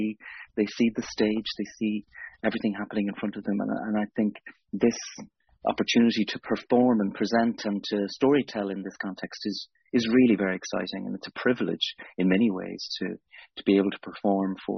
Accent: Kiltormer, Connacht, Ireland; now in Dublin, Ireland; I'm an independent theatre artist living and working in Dublin, and I'm originally from East Galway, as you said, in a small village called Kiltormer.

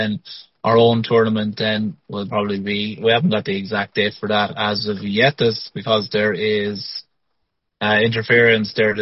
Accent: Munster, Ireland; I grew up in North Tipperary, where, you know, hurling is all around me.

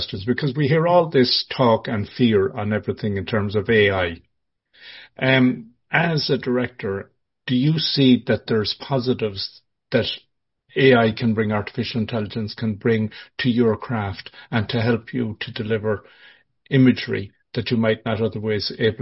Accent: Ireland; Ron, as an Irish person not there, one of the questions we always have is, where is it?

